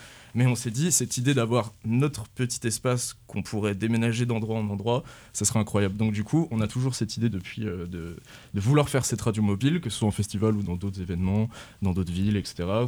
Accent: Moëlan-sur-Mer, Brittany, France; on vient d'une petite ville du Finistère Sud qui s'appelle Mouëlan-sur-Mer.

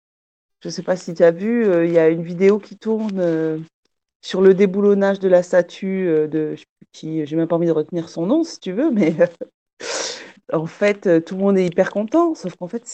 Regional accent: Nouvelle-Aquitaine, France; mon parcours perso d'adopter, en fait, où j'ai grandi au Pays Basque avec des sœurs coréennes, pareil

